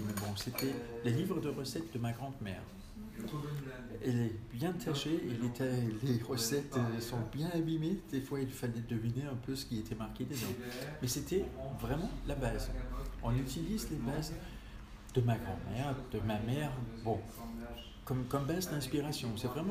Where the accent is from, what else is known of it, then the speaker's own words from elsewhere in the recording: Denmark; moi, avec oui, mon enfance, ma jeunesse au Danemark, et sinon avec la culture de là-bas